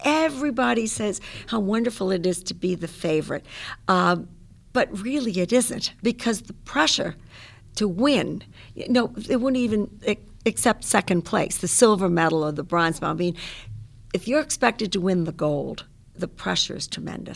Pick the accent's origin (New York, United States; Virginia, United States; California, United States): New York, United States; Queens; because I'm from Queens, Long Island, New York, and we went skating.